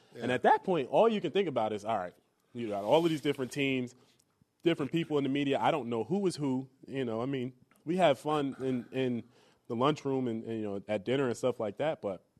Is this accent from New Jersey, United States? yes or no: yes; New Jersey, United States; now in Buffalo, United States; You know, and I'm from New Jersey, right?